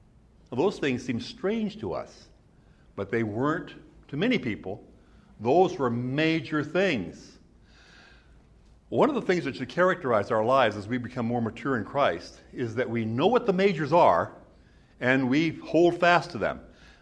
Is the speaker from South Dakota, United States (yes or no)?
yes; South Dakota, United States; the little Lutheran church that was next to the community where I grew up back in South Dakota.